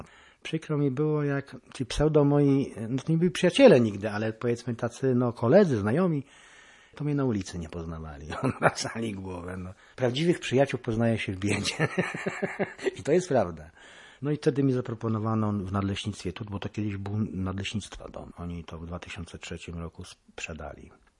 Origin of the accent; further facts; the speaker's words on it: Lębork, Pomeranian Voivodeship, Poland; born there; also born or lived in Słupsk / Koszalin; Teraz tu już mieszkam no najdłużej, bo mieszkam od 1998 roku. Urodziłem się w Lęborku, później mieszkałem w Słupsku, później mieszkałem w Koszalinie.